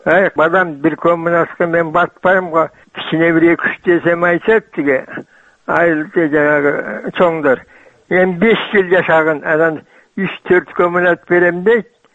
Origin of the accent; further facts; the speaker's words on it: Chym-Korgon, Chuy Region, Kyrgyzstan; Мен өзүм Чым Коргондонмун.